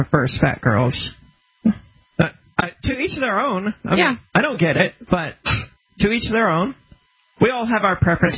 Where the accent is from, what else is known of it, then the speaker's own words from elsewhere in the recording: Memphis, Tennessee, United States; I'm from the South and Memphis, Tennessee in general, where there are strip clubs everywhere.